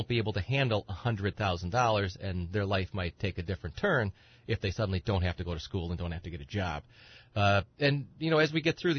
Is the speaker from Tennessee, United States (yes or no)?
no; Edgar, Wisconsin, United States; I'm from Edgar. Everybody knows, or a lot of people know. I'm from the area. I went to Madison for my undergrad degree and went to University of Minnesota for my law degree. Wanted to see if I liked the metro area, and then wanted to come back here.